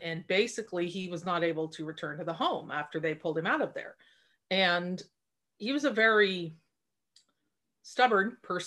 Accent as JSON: {"language": "English", "town": "Port Angeles", "region": "Washington", "country": "United States", "tie": "born or raised there", "said": "I grew up in Port Angeles, Washington. I eagerly awaited the day when I could get out of there."}